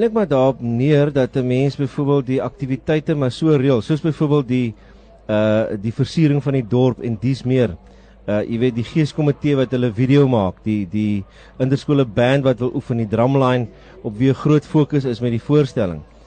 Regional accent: Paarl, Western Cape, South Africa; soos jy het ek groot geword in die Parel

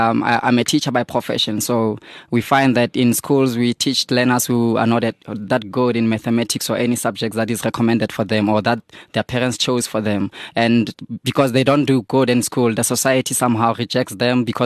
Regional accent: Vanderbijlpark, Gauteng, South Africa; I'm from the Vaal, I'm from Van der Bijl, so I came all

